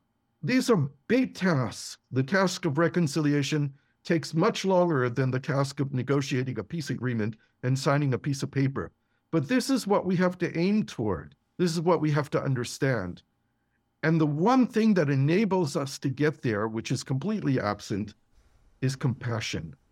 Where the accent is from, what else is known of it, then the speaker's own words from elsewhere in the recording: United States; I grew up like you in America. I was born in 56, so I'm a few years older than you. I grew up in a very Jewish neighborhood.